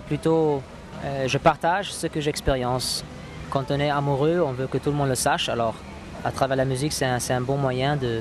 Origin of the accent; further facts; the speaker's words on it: Ireland; French is a second language; Je suis le dixième d'une famille de 12 enfants et on est de l'Irlande.